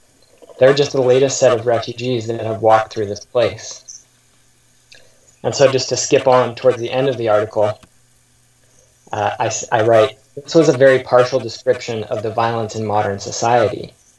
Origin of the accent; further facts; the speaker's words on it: Seattle, Washington, United States; you said in my bio in the intro that I grew up in Seattle in the post-WTO era and gained political consciousness during that period.